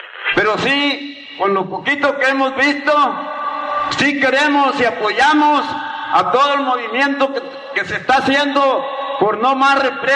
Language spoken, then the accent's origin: Spanish; Nayarit, Mexico; Vengo de la presa de Las Cruces.